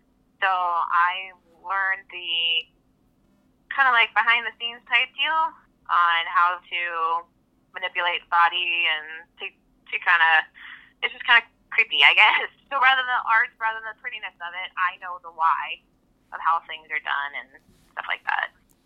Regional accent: Canton, Ohio, United States; I grew up in Canton, Ohio, and now I currently train in New Philly.

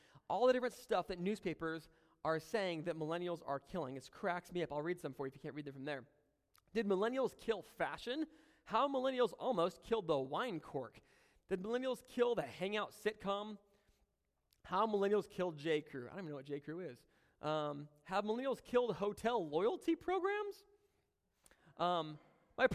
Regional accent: Manteca, California, United States; also born or lived in Tracy; So they had me in Tracy, but I was raised right here in Manteca pretty much my whole life.

